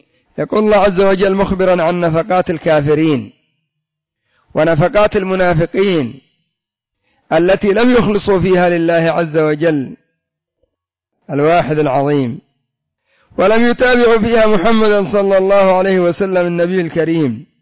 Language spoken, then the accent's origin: Arabic; Yemen; كما يسمى عندنا في اليمن بالضريب